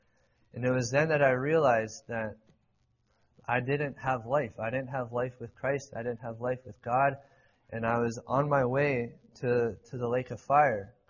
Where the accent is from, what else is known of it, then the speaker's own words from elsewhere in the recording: Simcoe, Ontario, Canada; I'm from the country to the north. I'm from Canada, so I'll talk a bit differently than most of y'all will be accustomed to. But I grew up I was born in a hospital in Simcoe, Ontario, which is about an hour and a half to 2 hours southwest